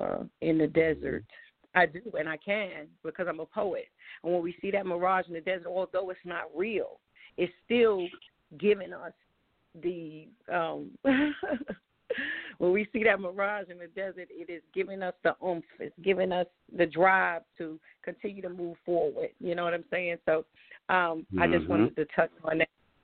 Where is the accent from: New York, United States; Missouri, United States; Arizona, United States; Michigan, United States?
New York, United States; Brooklyn; but I was raised in Brooklyn, and that is what our summers consisted of.